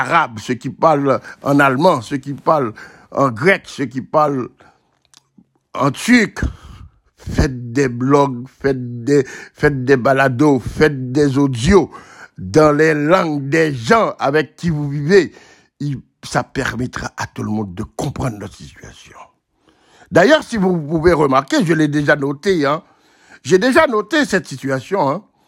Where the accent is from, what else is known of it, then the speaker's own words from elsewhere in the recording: Haiti; parce que nous sommes des Haïtiens et nous sommes partout dans le monde